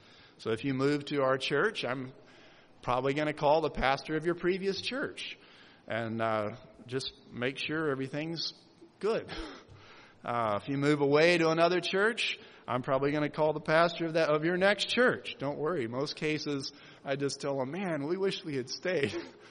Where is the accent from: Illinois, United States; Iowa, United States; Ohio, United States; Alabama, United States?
Alabama, United States; He mentioned he had moved from my hometown in Alabama. He had attended my home church there even.